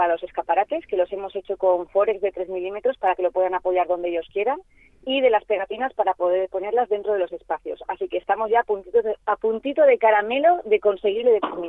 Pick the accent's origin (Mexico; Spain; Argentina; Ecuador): Spain; Valencia, Valencian Community; now in Águilas, Spain; Yo, por ejemplo, que soy de Valencia, cuando he ido a Valencia, estos gestos que tú has dicho, yo los he visto.